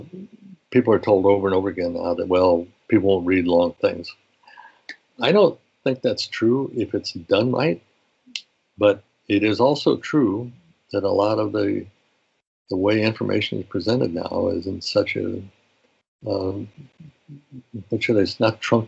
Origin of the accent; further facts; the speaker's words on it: Kansas City, Missouri, United States; I think I grew up in Kansas City